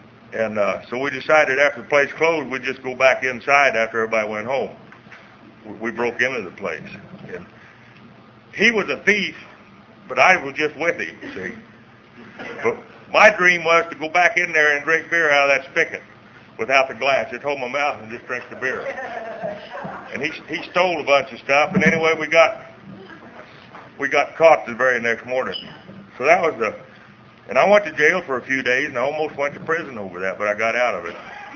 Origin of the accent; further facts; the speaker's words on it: Kansas, United States; now in California, United States; I was born in Kansas. You can tell I might have a little accent. I don't know, but anyway, I come from Kansas. The reason I'm in California is about 15 years ago